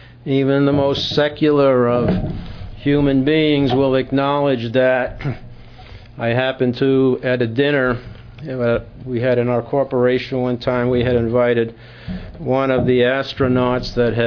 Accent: New York, United States; from Long Island.

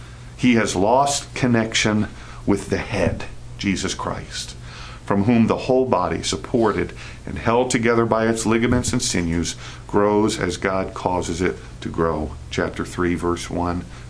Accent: New York City, New York, United States; now in New Jersey, United States; I grew up in New York City, Queens. I've spent, now it's less than half my life there. I've spent the last 25 years in New Jersey

